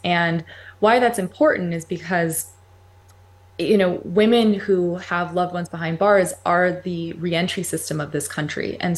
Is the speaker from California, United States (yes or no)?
yes; Los Angeles, California, United States; I am from Los Angeles.